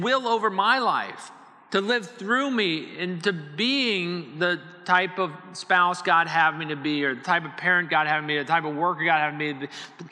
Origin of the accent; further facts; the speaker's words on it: Arlington, United States; I grew up in Arlington.